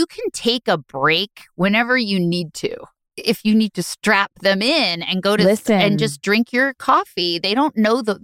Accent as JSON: {"language": "English", "region": "New Jersey", "country": "United States", "said": "Also, I'm from New Jersey. Like, the driving doesn't bother me."}